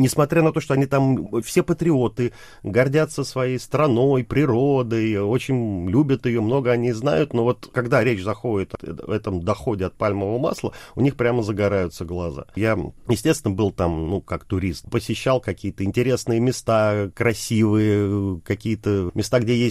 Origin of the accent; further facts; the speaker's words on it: Russia; я говорил, что я россиянин.